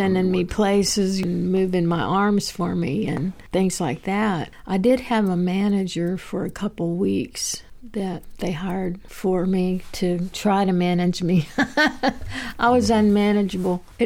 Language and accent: English; Florida, United States; I didn't feel compelled to move back to my hometown in Florida where my brother is or to St. Pete where my sister is.